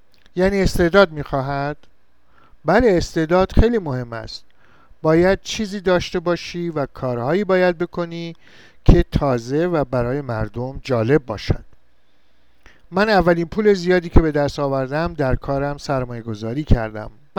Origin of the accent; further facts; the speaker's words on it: Iran; accent: Iranian; من 100% لهجه‌ام، صحبتم و قیافه‌ام همه ایرانی است.